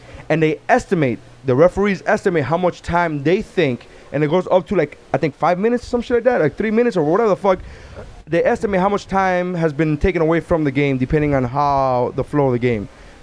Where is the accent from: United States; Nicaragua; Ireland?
Nicaragua; I am from Nicaragua, and let me tell you something about Nicaraguan women.